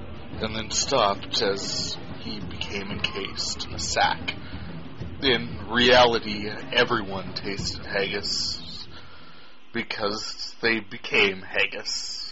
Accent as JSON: {"language": "English", "region": "North Dakota", "country": "United States", "said": "I am from North Dakota"}